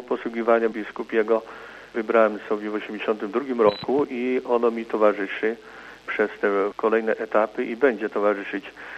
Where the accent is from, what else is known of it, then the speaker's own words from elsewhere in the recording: Lesser Poland, Poland; pochodzę z diecezji tarnowskiej.